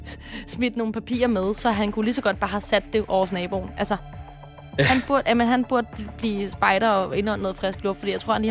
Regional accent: Sorø, Zealand, Denmark; Jeg kommer fra Sorø. Jeg må gerne. Jeg er en provinsbige, ikke?

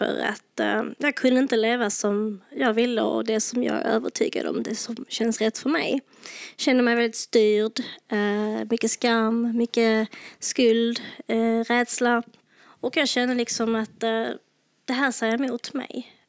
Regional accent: Lebanon; Swedish is a second language; now in Sweden; Jag är från Libanon, ja.

